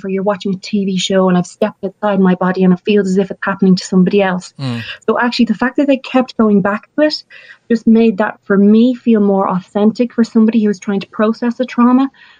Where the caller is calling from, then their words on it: Dublin, Leinster, Ireland; I'm phoning you from Dublin in Ireland.